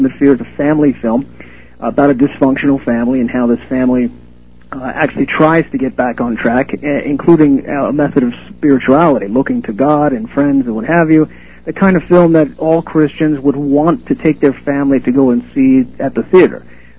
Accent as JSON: {"language": "English", "country": "United States", "said": "And worst of all, since I'm an American, I thought there might be images within the United States somewhere."}